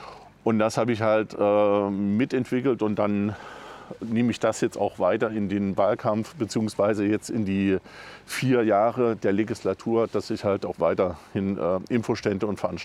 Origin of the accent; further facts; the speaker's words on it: Erfurt, Thuringia, Germany; Also, geboren bin ich in Erfurt, bin auch dort aufgewachsen, bin auch dort zur Uni gegangen, zur Schule gegangen.